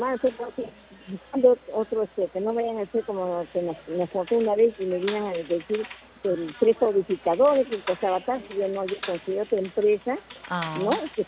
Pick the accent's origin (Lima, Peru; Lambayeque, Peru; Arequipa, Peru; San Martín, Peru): Lima, Peru; Comas; Mire, yo soy de distrito de Comas.